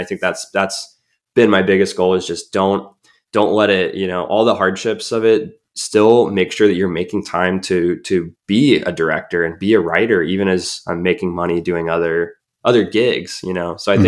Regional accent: Colorado Springs, Colorado, United States; the beauty that it had in my hometown, you know, in Colorado Springs

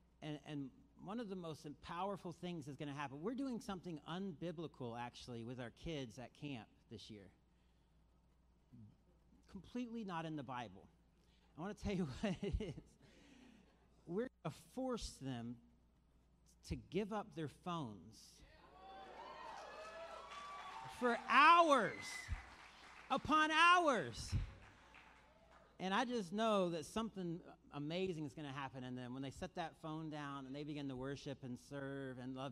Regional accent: Florida, United States; I am from Florida, which is why I'm wearing the Hawaiian shirt. I actually love Florida heat, Pastor Josh.

